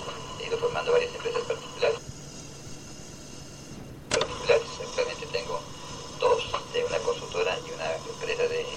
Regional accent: Mexico City, Mexico; now in Baja California, Mexico; más bien mi origen, así me dicen que soy chilango. Pero ya me dio el pasaporte de Baja California. Ya soy baja californiano y me siento californiano. Baja californiano porque toda mi familia es de aquí, mi mujer es de aquí, mis hijos son de aquí. O sea, ya también aquí ya eché raíces muy profundas.

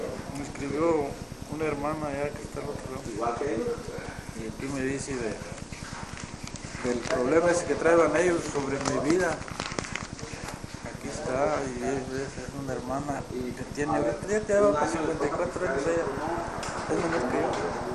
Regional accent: Zamora, Michoacán, Mexico; Solamente en mi tierra.

